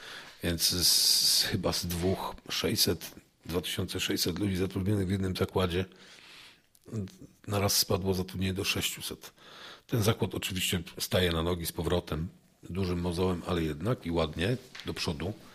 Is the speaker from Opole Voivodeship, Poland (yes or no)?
yes; Opole Voivodeship, Poland; ci autochtoni, aborygenin, my, Ślązacy, a z drugiej strony też przyjezdni ludzie. Więc ja na przykład sam jestem tak zwanym krojcungiem, czyli efektem miłości